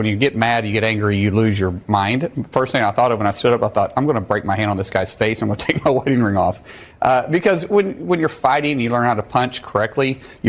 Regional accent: Oklahoma, United States; I'm a guy from Oklahoma first

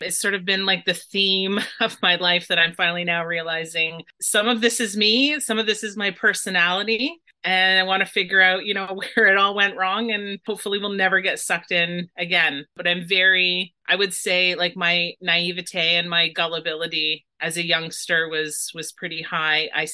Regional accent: Dorchester, Ontario, Canada; that was in Ontario and close to my hometown of Dorchester.

